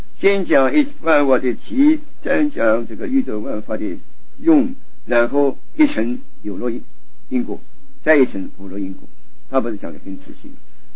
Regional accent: China; 好像我们中国人呢这一方面做的远远不如基督教

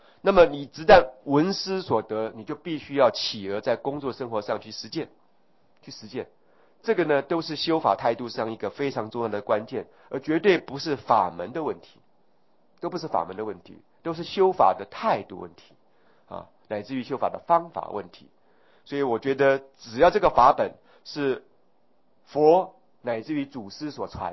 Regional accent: Taiwan; 比如说呢，我们台湾人啊，只要有一个人出到国外去啊

